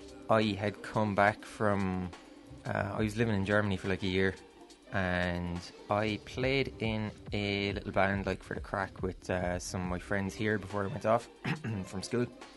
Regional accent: Ireland; seeing bands here in Ireland actually doing it, you know, because I grew up out in Novel

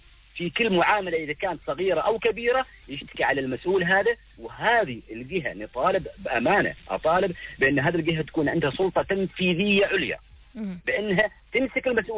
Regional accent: Oman; أنا عماني حتى النخاع.

